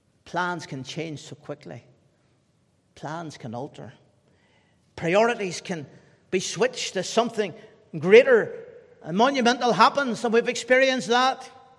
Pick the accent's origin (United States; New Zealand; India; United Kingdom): United Kingdom; God has given us, as the British people, a most remarkable and wise constitution.